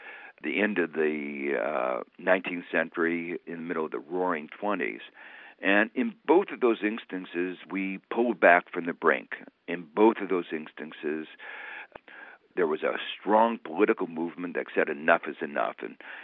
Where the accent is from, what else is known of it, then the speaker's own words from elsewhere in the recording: Gary, Indiana, United States; Even back in that period, what I call the Golden Age, when I was growing up in Gary, Indiana, you know, there was a lot of inequality.